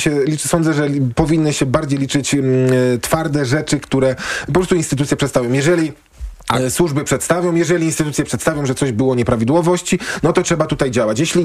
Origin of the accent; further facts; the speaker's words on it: Kraków, Lesser Poland, Poland; ja jestem z Krakowa